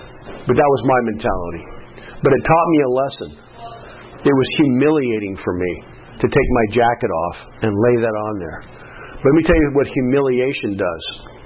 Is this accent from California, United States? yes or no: yes; Antioch, California, United States; I grew up in Antioch, California.